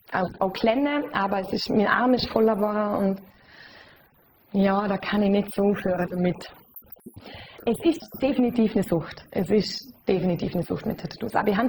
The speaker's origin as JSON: {"language": "German", "region": "Vorarlberg", "country": "Austria", "said": "weil man mir als Vorarlbergerin gemeint hat, ich sei ja Schweizerin. Und da hat es mir zugetan, weil das ist einfach kein Schweizer Dialekt, was wir reden."}